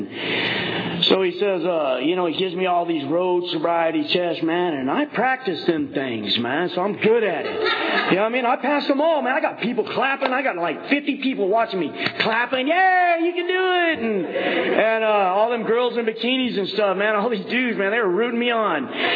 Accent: Tulare, California, United States; We're from Tulare, man. You know what I mean? We're from Tulare, man.

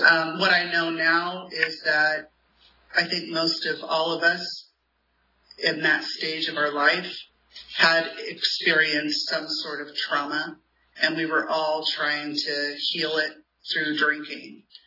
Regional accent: Lemoore, California, United States; And I grew up in Lemoore, which is not very far from here.

